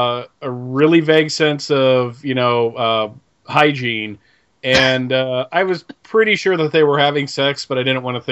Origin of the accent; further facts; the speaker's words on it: Pennsylvania, United States; Seriously, I grew up in Pennsylvania, and I lived near a pretty, you know, third most densely populated area of Pennsylvania.